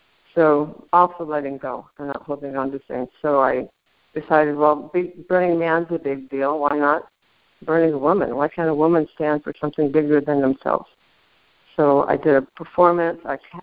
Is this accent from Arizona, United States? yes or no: yes; Arizona, United States; moved away as an adult; Well, even though I had a great childhood growing up in Arizona, at some point I had to to leave Arizona because culturally it's also a desert.